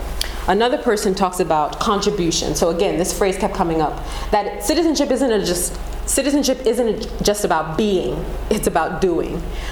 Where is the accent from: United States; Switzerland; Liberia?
Liberia; I'm from Liberia, my root is from Liberia